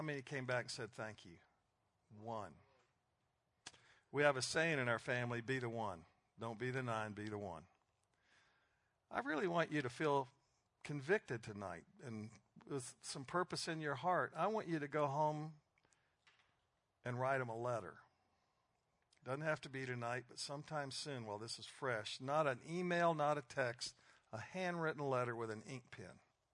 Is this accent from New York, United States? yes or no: no; Alabama, United States; I own a pickup truck and I'm from Alabama.